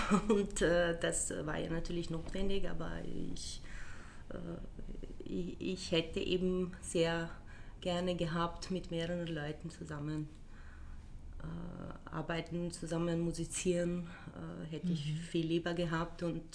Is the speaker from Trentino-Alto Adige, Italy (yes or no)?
no; Milan, Lombardy, Italy; German is a second language; now in Vienna, Austria; So, ich bin in Mailand aufgewachsen und ich habe Klavier abgeschlossen.